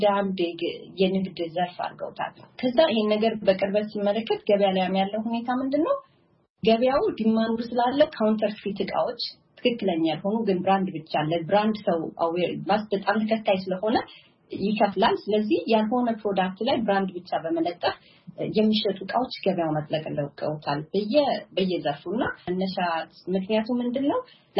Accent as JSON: {"language": "Amharic", "region": "Amhara", "country": "Ethiopia", "tie": "born or raised there", "also_born_or_lived": "Tigray", "second_language": "Amharic", "said": "አስተዳደጌ ግን ጎጃም ደሴ ወይዘሮስን ተምሬያለሁ። ሃይ ስኩል እንኳን ደብረ ማርቆስ፣ ደሴ ወይዘሮስን እና መቀሌ ሀጽ ዮሐንስ ነው የጨረስኩት።"}